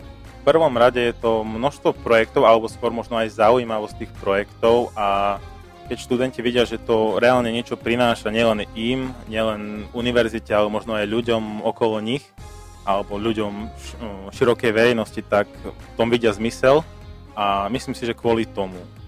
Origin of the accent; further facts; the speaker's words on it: Košice, Košice Region, Slovakia; keďže ja som z Košíc